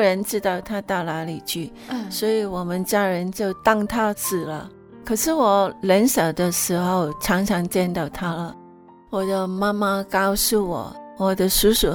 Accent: Hong Kong; born there; 我们在香港出生，就是都是第一代的基督徒了，爸爸妈妈都是没有信主的。

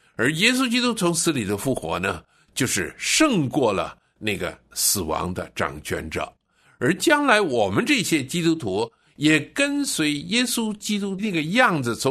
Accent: China; 就不像我们中国人把死人呢埋在泥土里头一样

